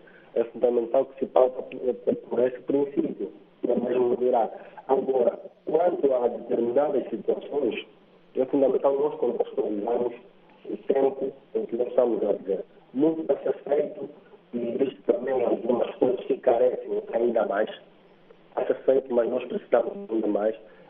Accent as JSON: {"language": "Portuguese", "country": "Angola", "said": "Nós, enquanto angolanos, é fundamental nós contextualizarmos a nossa própria realidade."}